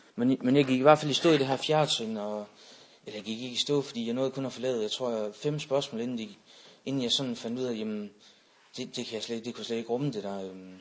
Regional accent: Aalborg, North Denmark Region, Denmark; jeg skulle prøve at komme hjem til min hjemby, som er Aalborg.

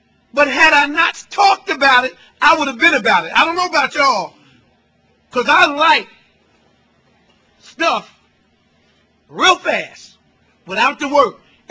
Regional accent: Newark, New Jersey, United States; I'm one of five kids, born and raised in Newark.

